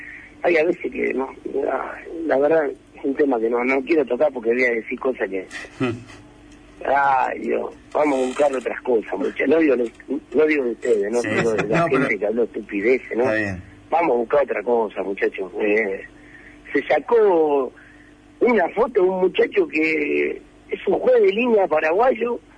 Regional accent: Argentina; Yo soy argentino

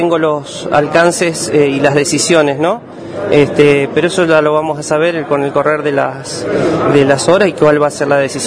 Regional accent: Santa Fe, Argentina; Yo soy de Santa Fe, vivo en Santa Fe, amo mi Santa Fe.

